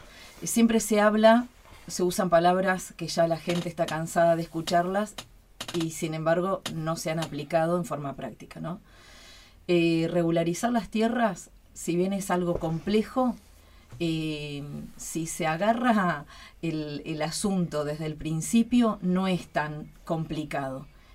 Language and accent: Spanish; Argentina; como argentinos decimos, yo puedo irme a vivir a donde quiero.